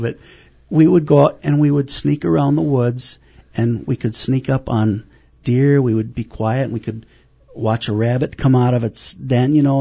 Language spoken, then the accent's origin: English; Wisconsin, United States; Growing up in Hicks Valley, which is the name of the valley, over by Pepin along the Mississippi River, I spent my summer with my older brother.